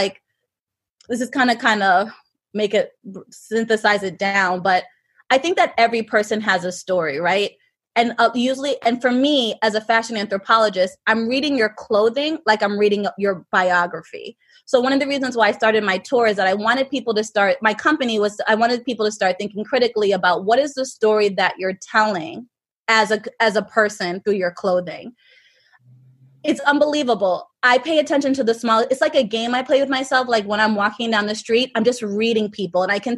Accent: Jamaica; People live in, like I lived in Africa for a year. I'm Jamaican.

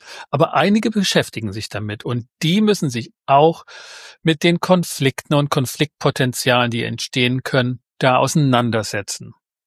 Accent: Leipzig, Saxony, Germany; Als Leipziger bin ich gerade kurz verwirrt

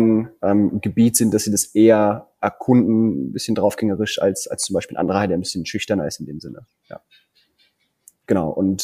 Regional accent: East Germany, Germany; ich komme jetzt aus Ostdeutschland, wir haben jetzt keine tropischen Gewässer drumherum.

